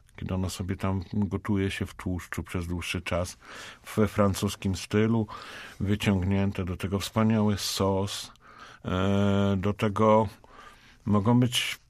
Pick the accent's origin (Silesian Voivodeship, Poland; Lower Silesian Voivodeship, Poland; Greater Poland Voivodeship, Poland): Greater Poland Voivodeship, Poland; Poznań; Ale my, poznaniacy, lubimy sosówę.